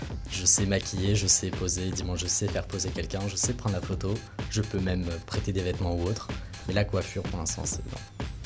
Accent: Normandy, France; now in Orléans, France; Je suis de Normandie, à côté de Caen.

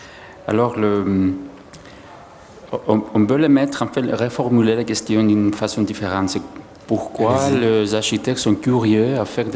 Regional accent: Cyprus; now in Greece; Moi, je viens de Chypre. Chypre, c'est un autre pays de Grèce.

